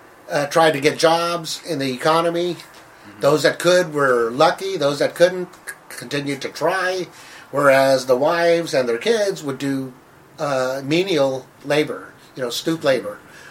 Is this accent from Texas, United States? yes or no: yes; San Diego, Texas, United States; I was born in San Diego, Texas, back in 1953, on November 12th. My parents are from that area as well.